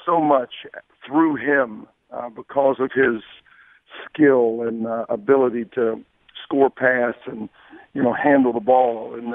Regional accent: Virginia, United States; I'm from Virginia.

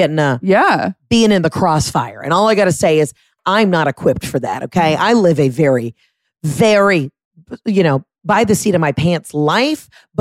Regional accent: Fresno, California, United States; And we're from Fresno.

